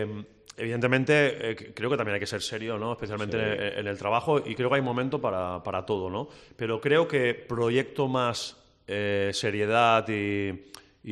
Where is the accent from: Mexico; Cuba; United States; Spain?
Spain; Valencian Community; also born or lived in Andalusia; como buen valenciano, tampoco es que sea el humor mi virtud